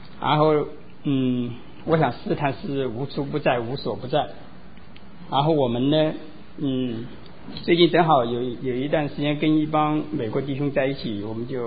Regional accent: China; 我们中国人常常有个词啊，觉得蛮有意思

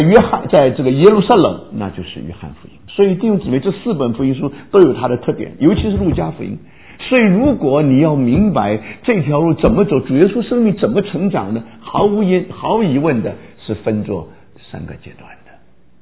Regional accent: China; now in United States; 我们中国人呢到了美国，这个英文有时候学不大灵光，所以只好用一些中文来加上一些注解

